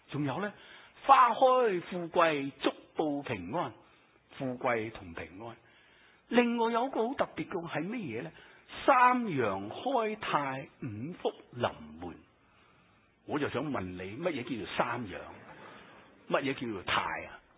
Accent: Hong Kong; 我就会回想到我童年喺香港过旧历新年、农历新年嗰种喜乐嘅状况。

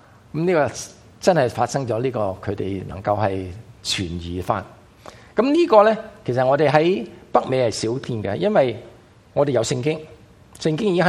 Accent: Guangdong, China; 香港人可以用英文，可以用嘎嘎咕的国语，或者我们广东话当然是最容易可以跟我们分享的时候

